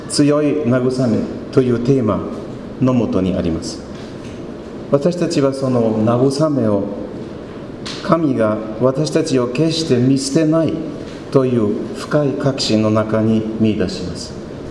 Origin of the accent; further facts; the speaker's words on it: South Africa; Japanese is a second language; now in Japan; 私は南アフリカで生まれました。なぜなら父は20年間そこで宣教師をやってきましたからです。